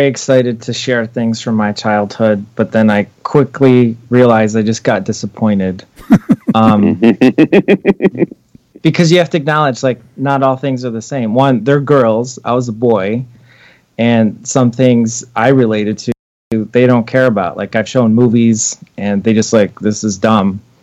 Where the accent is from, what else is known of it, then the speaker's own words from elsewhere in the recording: United States; You know, I grew up in the American suburbs with, you know, not much diversity.